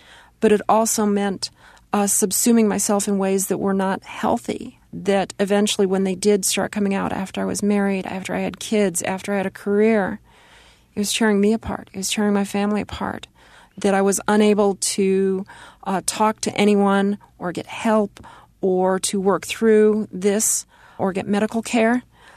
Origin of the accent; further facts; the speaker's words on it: Arizona, United States; I grew up near Luke Air Force Base, and my mom was a teacher near the base.